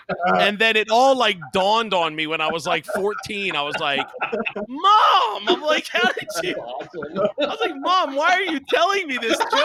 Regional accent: Baltimore, Maryland, United States; I grew up in Baltimore, Maryland, and we used to go to Pennsylvania Dutch Amish country

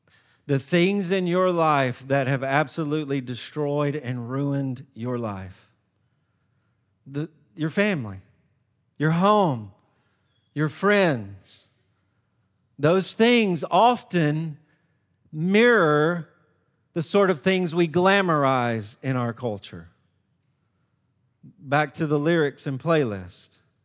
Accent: the South, United States; And I grew up in the South around country music.

